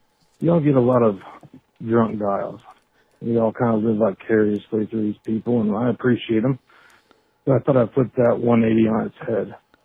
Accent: Texas, United States; And, of course, she speaks Chinese, and I'm from Texas, so no one's speaking English.

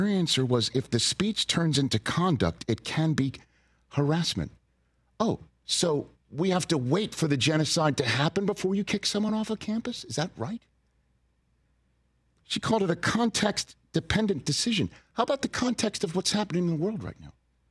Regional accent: Northeast, United States; Susie being from Boston and, you know, I'm from the Northeast.

